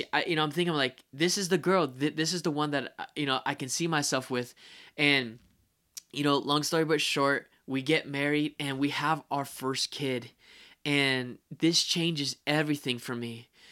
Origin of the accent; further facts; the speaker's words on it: California, United States; I'm 30 years old. I'm from California.